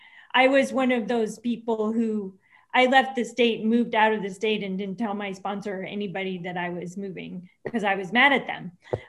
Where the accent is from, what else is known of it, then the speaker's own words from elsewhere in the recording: Tucson, Arizona, United States; I'm from Tucson.